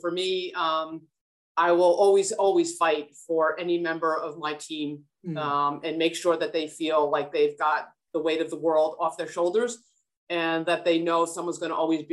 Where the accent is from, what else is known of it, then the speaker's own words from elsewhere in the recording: New Jersey, United States; accent: Jersey; I'm assuming everyone will just recognize me from my Jersey accent.